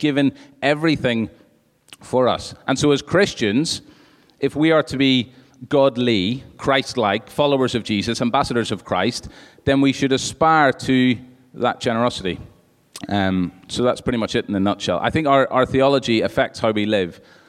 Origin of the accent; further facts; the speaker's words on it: United Kingdom; So I think we're more influenced in how little we talk about money and giving by being British than by being biblical. And I'm depending on what day of the week it is, I decide whether I'm British or not. But I am European.